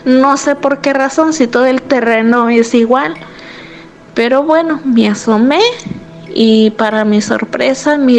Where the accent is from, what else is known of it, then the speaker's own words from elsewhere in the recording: Michoacán, Mexico; now in Chicago, United States; Yo soy originaria de Michoacán y ahorita radico en Chicago.